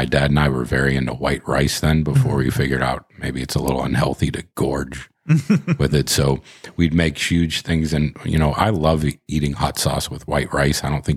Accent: Pittsburgh, Pennsylvania, United States; They didn't have much of that growing up in Pittsburgh.

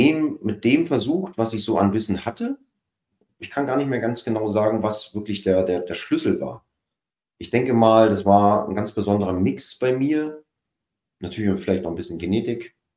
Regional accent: Berlin, Germany; Ich komme eigentlich aus der Berliner Gegend und alles flach.

